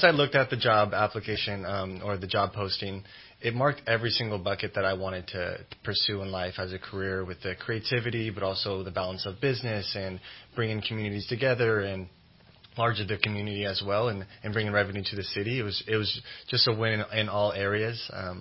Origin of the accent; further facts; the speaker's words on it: California, United States; So I grew up in Mirica, California, so just right around the corner.